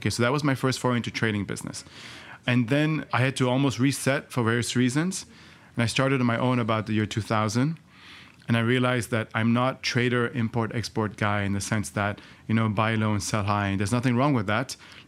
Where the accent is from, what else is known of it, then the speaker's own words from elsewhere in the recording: India; also born or lived in Hong Kong; I'm Indian, born in Hong Kong, and then lived around the world from studying to working. There's Switzerland, there's the US, there's Chile, Poland, Czech Republic, China, India, and Dubai.